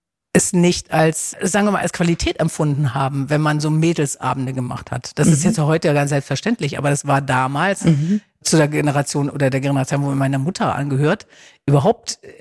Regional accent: Germany; Und ich komme ja nun mal von dieser Nordseeinsel, auf der ich auch immer war und meine Eltern besucht habe

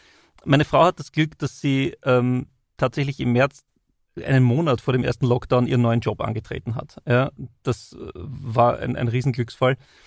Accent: Styria, Austria; accent: Styrian; now in Vienna, Austria; Ich komme aus der Steiermark, daher spreche ich automatisch ein bisschen steirisch. Das ist eingeboren quasi ins Blut von den Steirer. Das kriegst du nicht so leicht aus. Aber nachdem ich jetzt seit 11 Jahren in Wien lebe, kann ich natürlich auch wienerisch sprechen.

